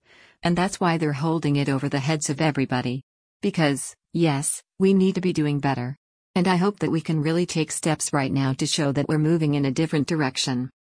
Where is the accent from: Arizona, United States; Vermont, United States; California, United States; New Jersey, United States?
New Jersey, United States; that's exactly why I stood up to be able to take on these problems in my home state, as well as across the country.